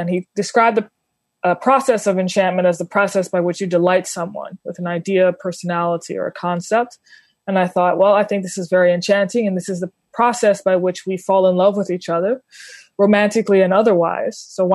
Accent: New Orleans, Louisiana, United States; So I'm from New Orleans originally, and I grew up in a very atypical Christian family.

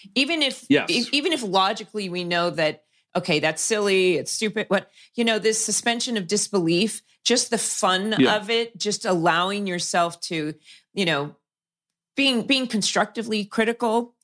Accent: California, United States; And you even have like a guide to Newport Beach in here because I grew up in Orange County.

